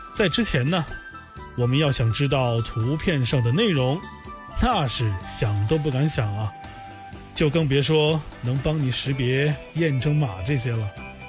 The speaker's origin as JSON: {"language": "Chinese", "town": "Guang'an", "region": "Sichuan", "country": "China", "said": "我是来自四川广安的"}